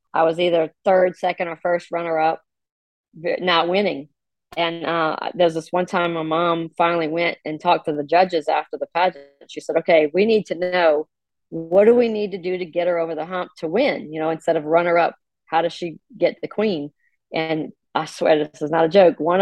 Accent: Louisiana, United States; I'm a Cajun who likes crawfish.

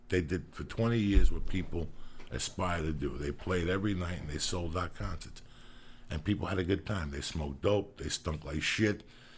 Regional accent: Cuba; moved away; Since I came from Cuba, there were men wrestling on TV.

